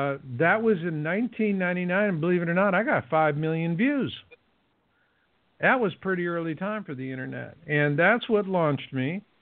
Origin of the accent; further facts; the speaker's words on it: Phoenix, Arizona, United States; Because, see, I grew up in Phoenix, Arizona.